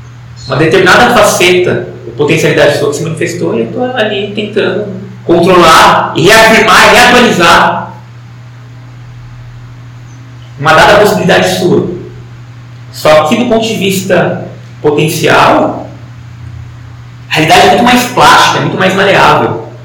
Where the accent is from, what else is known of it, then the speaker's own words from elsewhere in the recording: São Paulo, Brazil; eu sou filho de Francisco e Antônia, e cresci em São Paulo